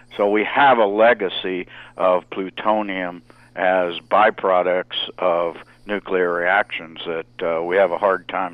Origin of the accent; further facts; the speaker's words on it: New Mexico, United States; Trinity Site, New Mexico, mm-hmm. my home state, in 1945.